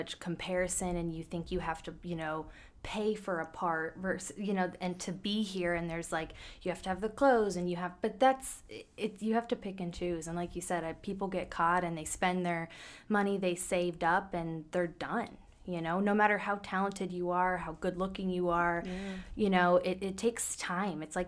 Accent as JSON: {"language": "English", "country": "United States", "said": "But it's like we're so American, you know. Yeah. So we're like, whoa, Eiffel Tower."}